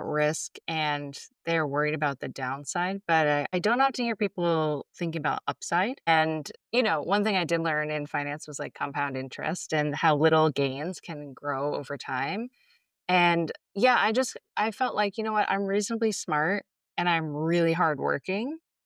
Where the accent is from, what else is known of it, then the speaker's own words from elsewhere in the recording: Northeast, United States; at least where I'm from the Northeast.